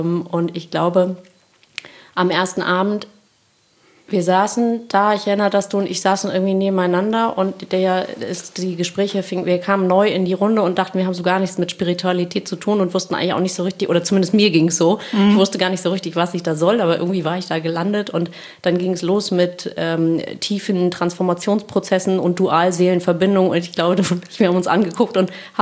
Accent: Kiel, Schleswig-Holstein, Germany; wir kommen alle aus Kiel.

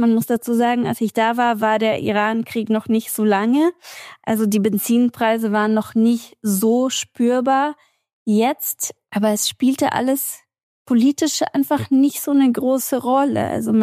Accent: United States; Das muss ich ja auch als Amerikaner, wenn ich irgendwohin verreise.

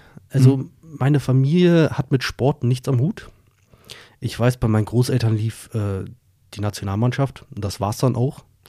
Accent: Berlin, Germany; now in Lüneburg, Germany; Ich bin gebürtiger Berliner. Ich verrate jetzt mal, geboren in Wilmersdorf, ja. Aber auch nur geboren, danach aufgewachsen in Schöneberg. Und da auch 27 Jahre, 26 Jahre, irgendwie so, gelebt. Ja, also Wilmersdorf war nur so ein kurzer Ausrutscher.

